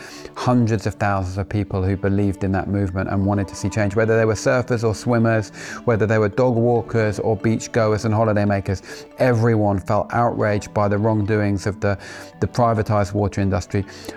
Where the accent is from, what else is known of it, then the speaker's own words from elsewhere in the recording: London, United Kingdom; now in Cornwall, United Kingdom; I'm a Londoner born and bred that now lives in Cornwall. I've lived here for the best part of 20 years.